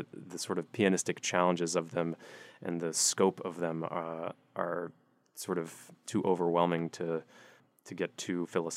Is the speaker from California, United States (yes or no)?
no; New York, United States; Well, I can say as a New Yorker, the only place that I enjoy eating more than New York is Charleston.